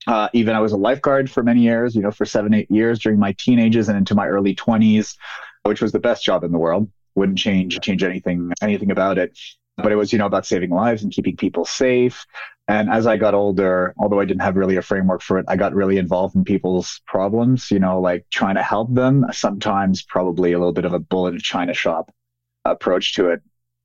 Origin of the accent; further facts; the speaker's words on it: Montreal, Quebec, Canada; Well, I am French-Canadian by birth, so I grew up around Montreal.